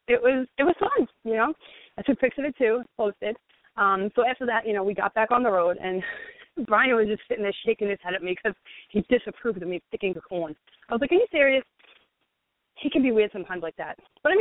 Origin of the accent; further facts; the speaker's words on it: Brooklyn, New York, United States; You know, growing up in Brooklyn, New York, cornfields weren't exactly something I saw every single day, or at all for that matter.